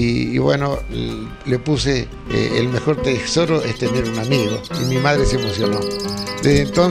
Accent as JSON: {"language": "Spanish", "region": "Entre Ríos", "country": "Argentina", "tie": "born or raised there", "said": "haber nacido y vivido toda mi infancia y mi juventud en la provincia de Entre Ríos."}